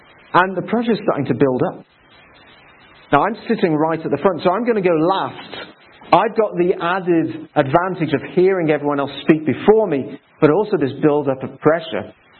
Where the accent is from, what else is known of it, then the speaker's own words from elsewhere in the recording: Midlands, United Kingdom; I'm from the Midlands, so that's how we speak in a French accent.